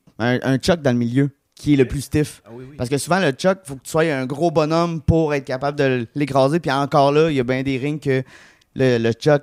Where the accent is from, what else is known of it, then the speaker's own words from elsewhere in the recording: Amos, Quebec, Canada; Les deux, on vient d'Amos, on se garde.